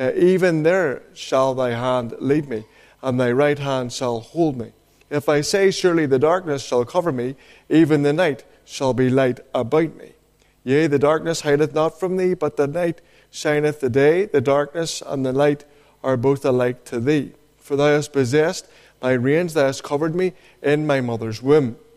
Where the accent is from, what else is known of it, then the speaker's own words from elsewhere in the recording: Northern Ireland, United Kingdom; I come from County Down in our province. I live in a place called Ballinahinch